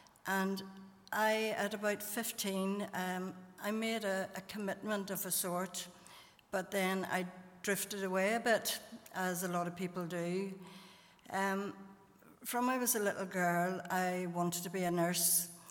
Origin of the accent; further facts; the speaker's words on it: Belfast, Northern Ireland, United Kingdom; I was born in Belfast and brought up in Mount Marion area, quite close to here. I went to Craigie Primary School and to Knockbreda High School. My family attended St. Jude's Church